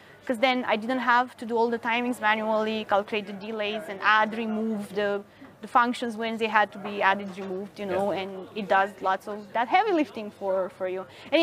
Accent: Romania; now in France; I'm originally from Romania, but I live in France, in south of France, not Paris.

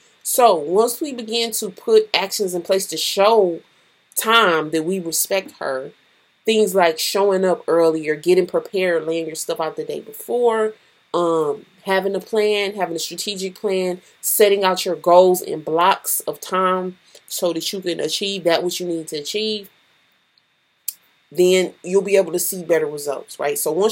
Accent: Houston, Texas, United States; I'm from Houston, Texas.

